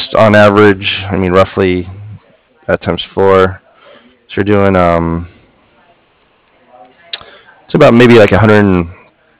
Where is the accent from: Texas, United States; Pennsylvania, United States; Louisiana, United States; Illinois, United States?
Texas, United States; I grew up near Lake Proctor, which is it's flooded obviously too, and it's a dammed lake